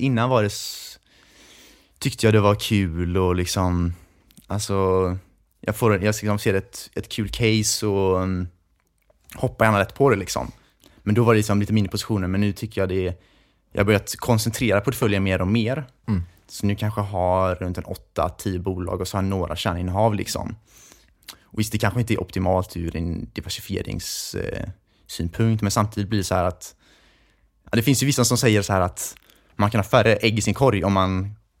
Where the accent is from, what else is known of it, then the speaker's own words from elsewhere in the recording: Gothenburg, Västra Götaland County, Sweden; i Göteborg typ, liksom, där vi kommer ifrån. Jag kommer ifrån.